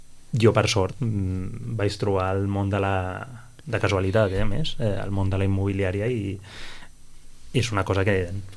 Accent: Sitges, Catalonia, Spain; Som persones de Sitges que no podem quedar malament amb ningú

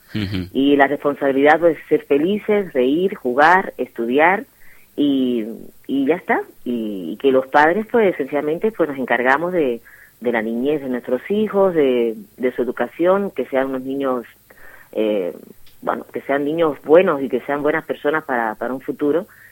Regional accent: Sitges, Catalonia, Spain; aquí en Sitges hace 10 años. Es un pueblo al cual yo le tengo muchísimo cariño, y allá donde vaya siempre hablo las maravillas de mi pueblo, de Sitges.

